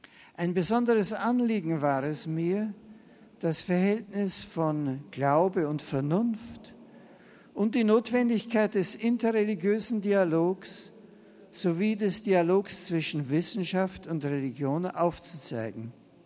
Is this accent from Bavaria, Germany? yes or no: yes; Bavaria, Germany; Ich danke dem Herrn, dass er mir diese unvergessliche Reise in meine Heimat geschenkt hat, die ich erstmals als Nachfolger Petri besuchen konnte. Mein inniger Dank gilt meinen Landsleuten für die herzliche Aufnahme